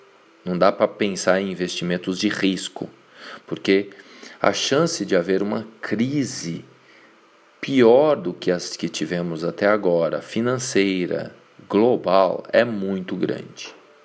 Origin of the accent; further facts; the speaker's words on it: Minas Gerais, Brazil; born there; Lá no norte das Minas Gerais, sul da Bahia, inclusive a região de onde eu venho, Vale do Mucuri, do Jequitinhonha, eu nasci por aquelas bandas ali